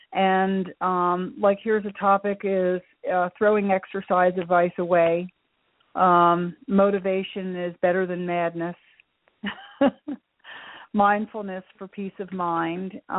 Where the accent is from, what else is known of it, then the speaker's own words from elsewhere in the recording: Dover, Delaware, United States; So in April of last year, I did a seminar in my hometown of Dover, Delaware